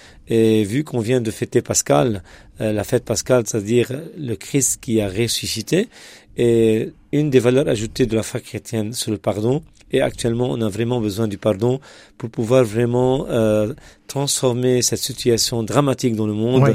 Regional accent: Lebanon; D'accord, donc je viens du Liban, c'est un pays francophone, mais dans un monde arabe. Et en même temps, je fais partie de la communauté des pères antonins

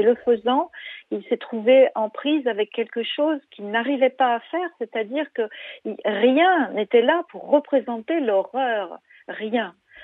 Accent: Cambodia; moved away; moi, j'ai quitté le Cambodge juste au moment où la guerre commençait, la guerre avec la destitution de Sihanouk et l'arrivée d'un gouvernement un peu particulier au Cambodge.

